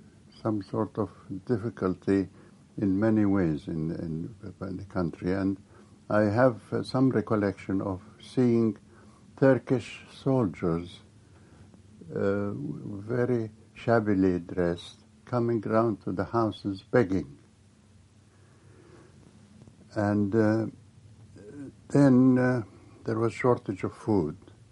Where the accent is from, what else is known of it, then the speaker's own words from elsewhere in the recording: Jerusalem, Jerusalem District, Israel; And we lived there. And I was born in Jerusalem in Jerusalem, 1911.